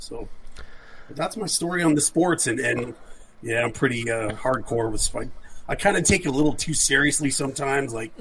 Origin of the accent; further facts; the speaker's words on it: Wyoming, United States; And I go, yeah, I'm from Wyoming.